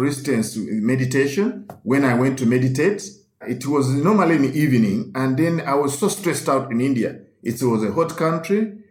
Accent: Uganda; as a Roman Catholic growing up in Uganda.

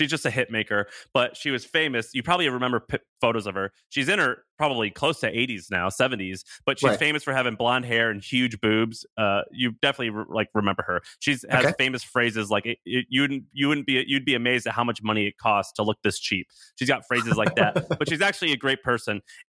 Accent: Missouri, United States; also born or lived in Tennessee; I'm from Missouri. I lived in Tennessee. So I'm kind of Southern.

